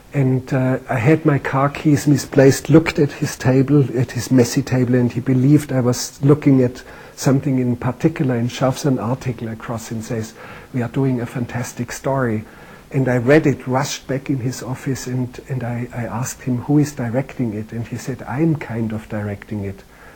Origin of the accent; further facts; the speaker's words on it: Germany; accent: German; And with my German accent, I said to him